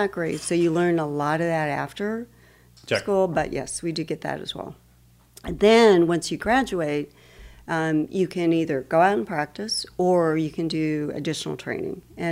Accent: Idaho, United States; also born or lived in Wyoming; No. I was born in Wyoming, raised in Idaho.

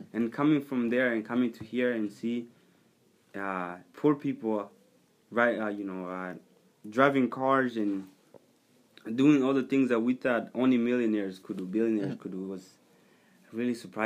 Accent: Tanzania; also born or lived in DR Congo; came from Tanzania, but that's a long story to explain. So, Tanzania was a refugee camp where I grew up for 12 years, but I was born in Congo, but my parents were born in Burundi. So, my parents were refugees in Congo, and I was born there in a refugee camp

